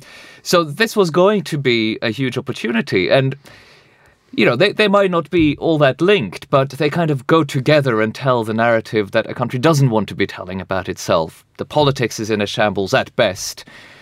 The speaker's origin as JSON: {"language": "English", "country": "Norway", "said": "I don't know if I've told you this, but I'm actually from Norway, so I have, you know, a special kind of sympathy."}